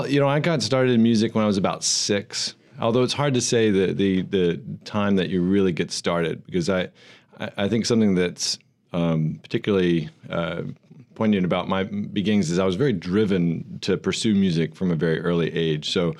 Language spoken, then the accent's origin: English; North Carolina, United States; also born or lived in Florida; I was born in Florida, and then really did most of my growing up years after age seven in North Carolina, in sort of a rural area of North Carolina.